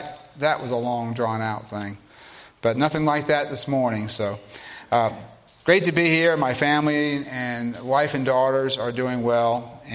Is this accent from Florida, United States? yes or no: yes; Florida, United States; I have some basis of comparison growing up in South Florida, what really warm is.